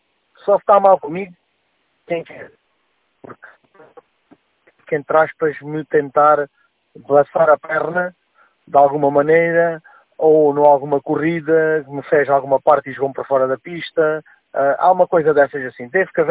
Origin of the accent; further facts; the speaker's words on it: Portugal; o meu nome, assim lá muito a longe, fui descendente de italiano, fui, mas sou português.